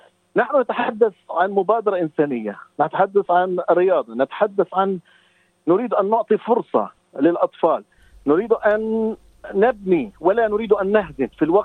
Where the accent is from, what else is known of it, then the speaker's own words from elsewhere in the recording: Palestine; now in Australia; أولا أنا أتكلم عن تجربتي كفلسطيني، أيضا كأسترالي موجود